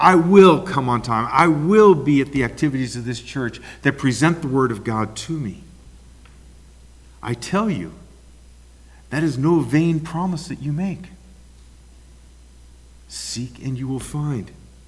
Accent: Portland, Oregon, United States; I always enjoyed Sukkot when I was a kid growing up in Portland, Oregon.

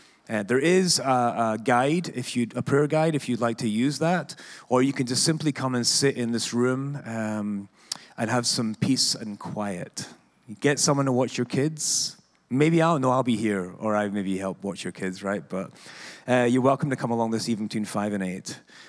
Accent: Scotland, United Kingdom; also born or lived in Olympia, Washington; I'm from Scotland

